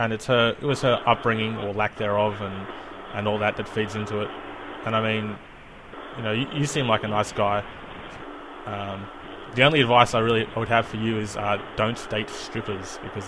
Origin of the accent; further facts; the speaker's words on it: Australia; Dude, I'm Australian. I don't live in America.